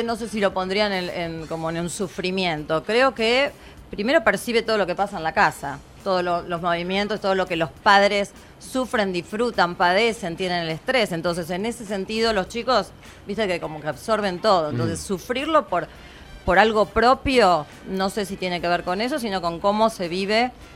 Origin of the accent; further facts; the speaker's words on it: Buenos Aires, Argentina; moved away as an adult; Yo soy de Buenos Aires.